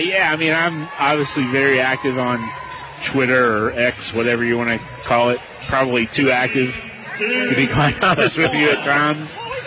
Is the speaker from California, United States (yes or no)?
no; Bowling Green, Kentucky, United States; when I was growing up in Bowling Green, going to Bowling Green High School